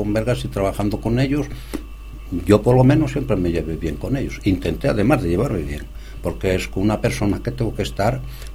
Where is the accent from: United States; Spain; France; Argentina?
Spain; now in Belgium; yo llevo sangre española y aunque tenga unos documentos belgas, yo soy español siempre.